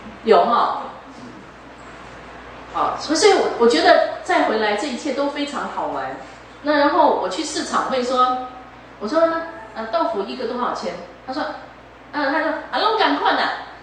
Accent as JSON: {"language": "Chinese", "country": "Taiwan", "tie": "born there", "said": "我就说我是台湾出生的啦。"}